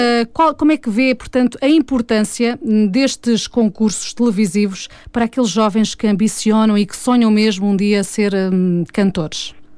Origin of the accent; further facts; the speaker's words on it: Silves, Faro, Portugal; Sou silvense, sou sim.